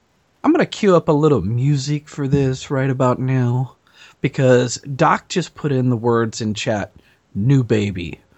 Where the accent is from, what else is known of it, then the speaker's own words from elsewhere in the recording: Nebraska, United States; from Nebraska.